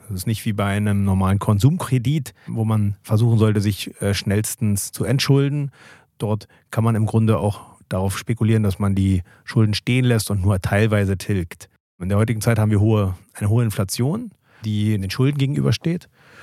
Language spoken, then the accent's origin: German; Berlin, Germany; Genau, es war in Tegel, da wo ich groß geworden bin.